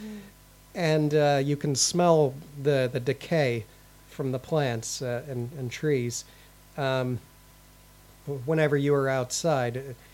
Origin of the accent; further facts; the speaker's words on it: Missouri, United States; But in Missouri, that's my home state